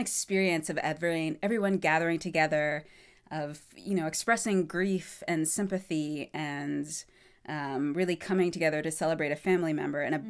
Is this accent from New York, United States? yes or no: no; North Carolina, United States; I grew up in North mm-hmm. Carolina.